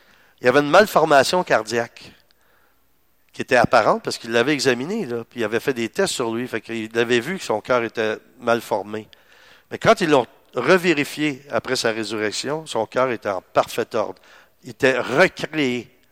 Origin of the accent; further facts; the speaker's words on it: Granby, Quebec, Canada; Parce que moi, je suis de Granby, je suis plus proche de Montréal.